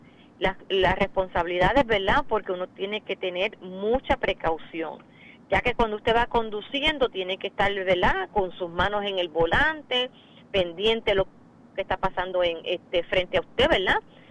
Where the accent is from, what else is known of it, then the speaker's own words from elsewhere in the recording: Puerto Rico; cosas buenas, ¿verdad?, y positivas que nos orgullece a nosotros como puertorriqueños.